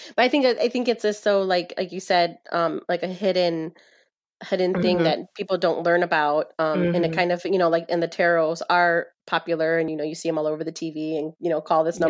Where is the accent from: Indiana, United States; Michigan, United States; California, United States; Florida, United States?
Michigan, United States; Detroit; ever since I was little, I grew up in Detroit and we were just always obsessed with getting our cards read.